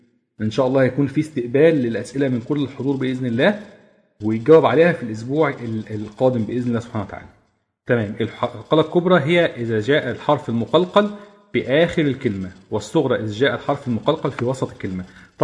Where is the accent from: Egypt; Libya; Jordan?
Egypt; يعني اغلبنا مثلا بيخرج حرف الحاء بيخرجه حاء وهكذا، يعني حروف كده جدا جدا جدا بتخرج من هنا غير صحيحة بطبيعتنا كمصريين.